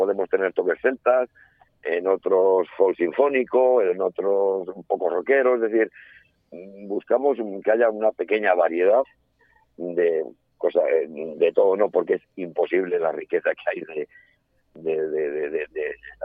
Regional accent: Extremadura, Spain; a nosotros nos buscan por ser lo que somos, por ser extremeños

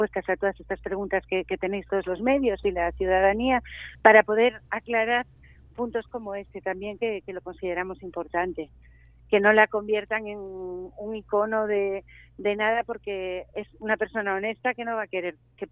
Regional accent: Llerena, Extremadura, Spain; para mí Yerena es mi pueblo y es el sitio más bonito de España y del mundo.

